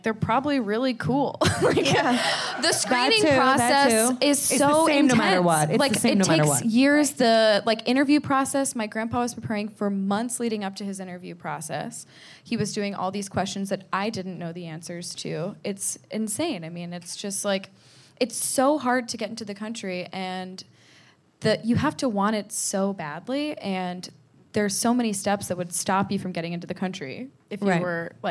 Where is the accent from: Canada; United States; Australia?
Canada; I'm from Canada.